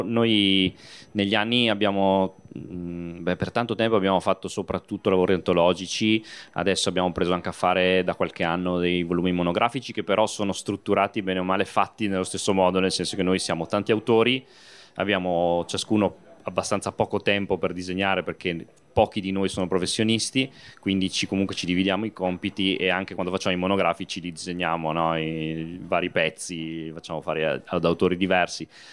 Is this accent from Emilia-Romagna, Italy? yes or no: no; Verona, Veneto, Italy; Noi siamo di Verona